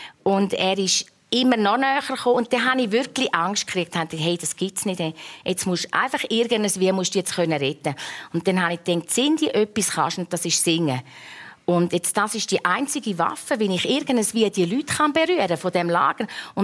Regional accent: Arosa, Graubünden, Switzerland; habe ihm erzählt, wo ich herkomme und das wunderbare Arosa und meine Bergwelt.

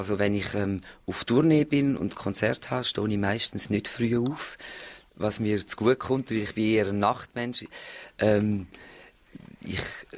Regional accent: Amden, St. Gallen, Switzerland; Ich bin auch in der Ostschweiz aufgewachsen, in einem kleinen Dörfli, das heisst Amden, und dort hat's viele Touristen gehabt.

